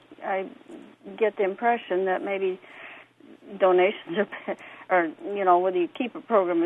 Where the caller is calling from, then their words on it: Bloomington, Illinois, United States; Bloomington, Illinois.